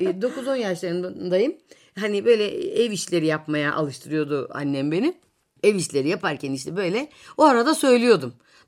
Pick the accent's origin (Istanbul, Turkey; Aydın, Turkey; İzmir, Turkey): Istanbul, Turkey; also born or lived in Akkuş; now in Ankara, Turkey; Akkuş'ta doğdum. Doğmuşum daha doğrusu öyle diyeyim. İstanbul'da büyüdüm. Evet. 35 yıldır da Ankara'dayım.